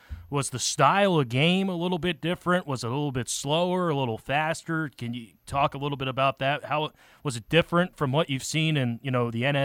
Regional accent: Pennsylvania, United States; also born or lived in Sisseton; Yeah, I used to do that a lot when I'm from Pennsylvania. I would fly from Philly to Minneapolis. When I was living in Sisseton at the time

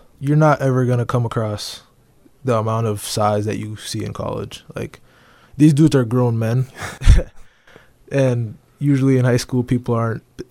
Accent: North Dakota, United States; Just because I'm from North Dakota, I think I would say UMary.

